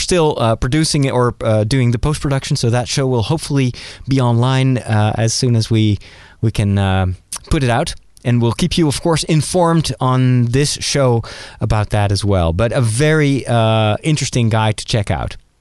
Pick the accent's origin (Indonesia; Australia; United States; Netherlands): Netherlands; I'm not living in Eastern Europe, I'm from Holland in the Netherlands